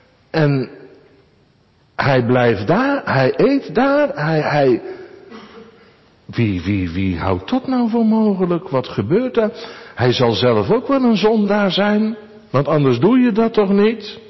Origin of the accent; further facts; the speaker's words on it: Hoogvliet, South Holland, Netherlands; In Hoogvliet, waar ik opgegroeid ben